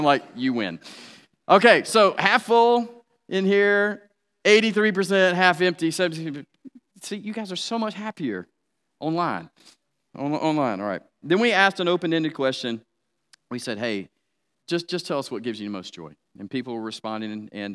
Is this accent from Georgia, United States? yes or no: yes; Atlanta, Georgia, United States; If you don't know, I'm from Atlanta, and it was going to pain me to watch the Saints play the Super Bowl in our home stadium.